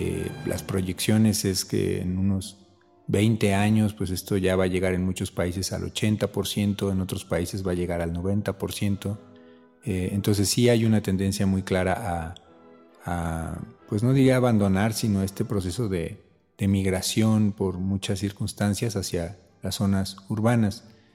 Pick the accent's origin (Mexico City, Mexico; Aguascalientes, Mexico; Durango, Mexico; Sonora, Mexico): Mexico City, Mexico; born there; also born or lived in Baja California; De la Ciudad de México, nací en la Ciudad de México y viví unos tres años en Baja California, muy cerca de la frontera con Estados Unidos.